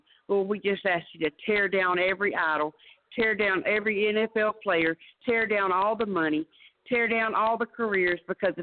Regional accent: Winter Haven, Florida, United States; I'm from Winter Haven, Florida.

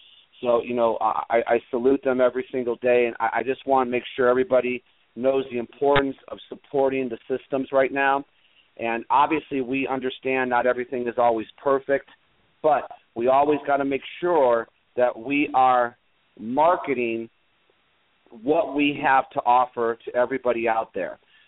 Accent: the South, United States; I'm from the South.

